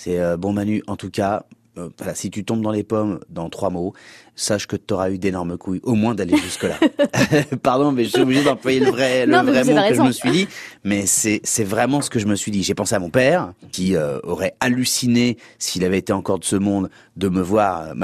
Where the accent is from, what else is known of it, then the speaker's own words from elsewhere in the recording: France; Moi je suis français, moi j'aime bien notre bouffe